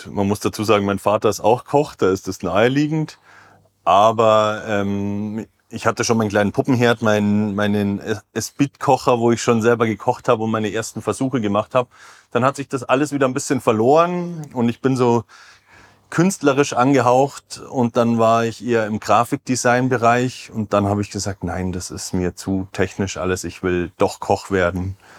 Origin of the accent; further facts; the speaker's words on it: Prien am Chiemsee, Bavaria, Germany; aus Prien am Chiemsee. Ich bin Koch aus Leidenschaft und bin gebürtiger Priener, Chiemgauer. Bin aufgewachsen, zur Schule gegangen, habe gelernt in Prien